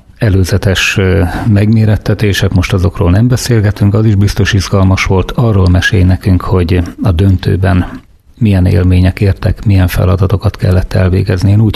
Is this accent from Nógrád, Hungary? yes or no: no; Szank, Bács-Kiskun, Hungary; habár Sankon egészen kis gyerekkoromban éltem, úgyis mondanám, hogy ott születtem